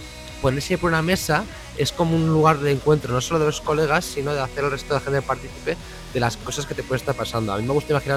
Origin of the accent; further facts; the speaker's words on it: Madrid, Community of Madrid, Spain; Yo soy de Madrid de toda la vida, mi madre, mis padres lo son, mis abuelos lo son, o sea, yo soy gato de verdad.